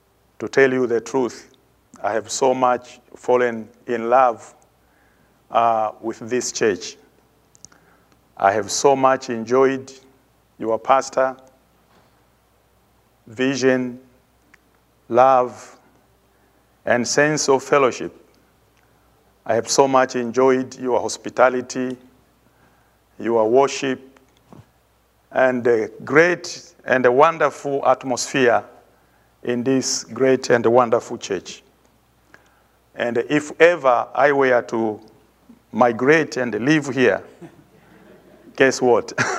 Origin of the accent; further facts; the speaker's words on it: Tanzania; And in the south, we are bordering Zambia, Malawi, and Mozambique. On the eastern part, we are bordering Indian Ocean